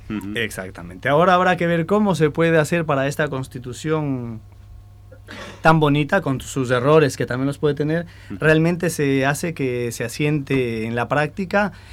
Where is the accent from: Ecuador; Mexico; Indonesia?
Ecuador; yo que soy ecuatoriano, que conozco cómo se maneja ahí